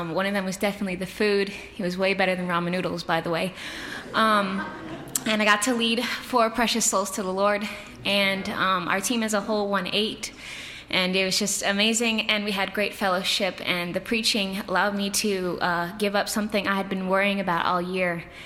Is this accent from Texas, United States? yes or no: no; Floral City, Florida, United States; I'm from Floral City.